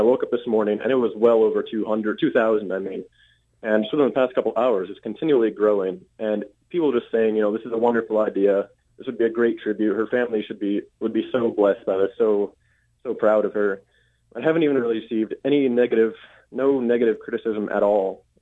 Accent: Kent, Washington, United States; I grew up in Kent, you know, south of Seattle.

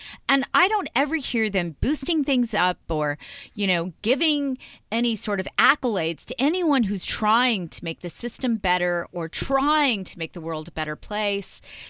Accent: California, United States; And see, I'm from Southern California.

